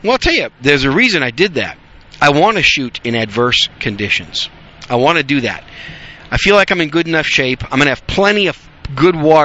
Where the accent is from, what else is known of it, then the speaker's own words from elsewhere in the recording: Wisconsin, United States; also born or lived in New York City; now in Dallas-Fort Worth, United States; I was born in New York City, raised in Wisconsin. I'm going to talk about my home state in this podcast.